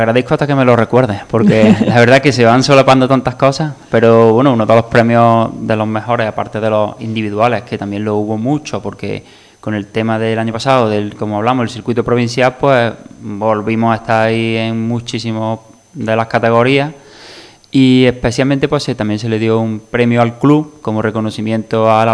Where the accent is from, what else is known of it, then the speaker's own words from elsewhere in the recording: Priego de Córdoba, Andalusia, Spain; somos prácticamente todo el club somos de Priego.